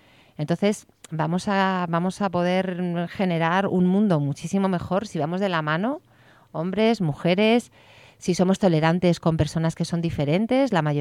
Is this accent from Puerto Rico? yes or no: no; Santander, Cantabria, Spain; ya tengo una edad, voy a cumplir 60 años. Y de lo que yo he vivido, o sea, yo que soy del norte de España, yo en Santander me levantaba todos los días